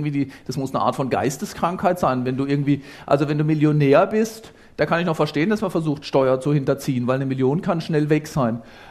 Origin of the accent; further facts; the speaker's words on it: Grafenhausen, Baden-Württemberg, Germany; born or raised there